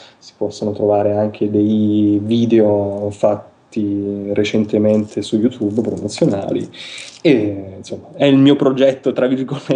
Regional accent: Ascoli Piceno, Marche, Italy; moved away as an adult; now in Bologna, Italy; quello da cui vengo, che è il Piceno. Sono di Ascoli, ho vissuto lì tutta la mia infanzia e la mia giovinezza. Nel 98 mi sono trasferito appunto a Bologna

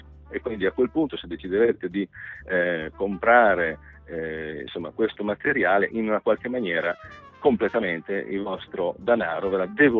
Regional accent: Cento, Emilia-Romagna, Italy; mi sono sentito in dovere di cittadino centese, da qualche maniera, di dover aiutare la mia terra.

